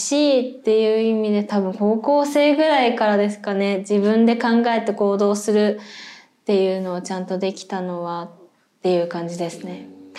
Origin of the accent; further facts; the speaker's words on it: Kanagawa, Japan; now in Osaka, Japan; 出身は神奈川県です。